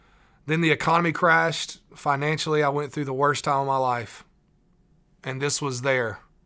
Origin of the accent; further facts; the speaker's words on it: Gallatin, Tennessee, United States; from Gallatin, Tennessee.